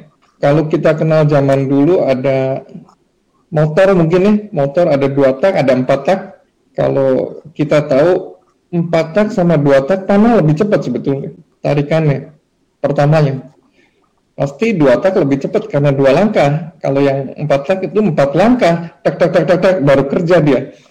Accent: Indonesia; saya orang Indonesia dan saya sendiri orang Unpad

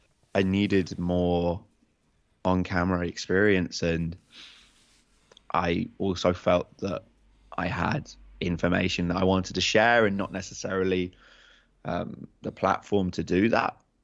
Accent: England, United Kingdom; people were coming up to me being like, where are you from? I was like, England.

